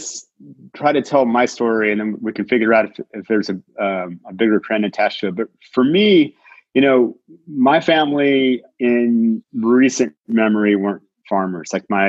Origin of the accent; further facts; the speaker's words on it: Austin, Texas, United States; And you know, growing up in Austin, Texas, my dad was a professor.